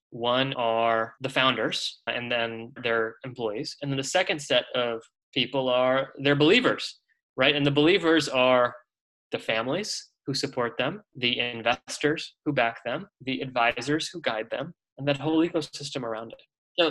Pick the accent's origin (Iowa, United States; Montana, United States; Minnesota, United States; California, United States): California, United States; born there; I was born in California, but we moved around all over.